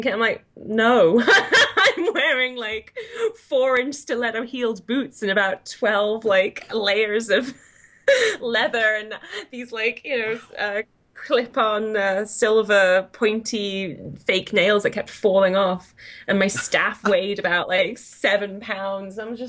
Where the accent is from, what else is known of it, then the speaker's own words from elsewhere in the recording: United Kingdom; And I'm really British.